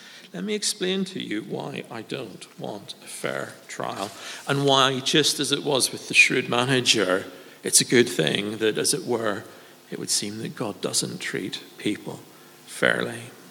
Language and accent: English; Northern Ireland, United Kingdom; I grew up in Northern Ireland throughout the Troubles, where bombs exploded left, right, and center.